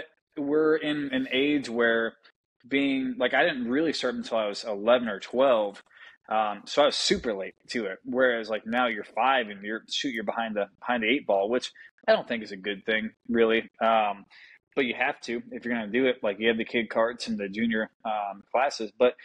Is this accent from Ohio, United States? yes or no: yes; Hinckley, Ohio, United States; also born or lived in Fairfax; No, I'm from Hinckley, Ohio. I lived there for like 3 months. So I'm not born in Cleveland, that area, but I was pretty much raised a Cleveland ki